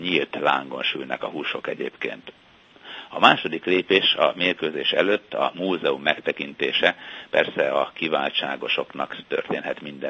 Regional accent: Sopron, Győr-Moson-Sopron, Hungary; Én Sopronban születtem, és ott nőttem fel, úgyhogy láttam, hogy milyen volt a vasfüggöny.

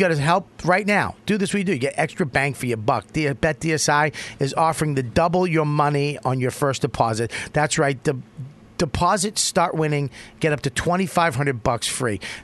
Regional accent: Boston, Massachusetts, United States; Media. I'm from Boston. I say media.

